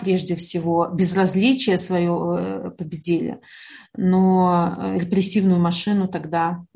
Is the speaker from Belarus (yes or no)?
yes; Belarus; Ты вот в это влился, как и все белорусы, а куда двигаться без опыта, без понимания целостной картины, ты просто идешь вместе с людьми вперед.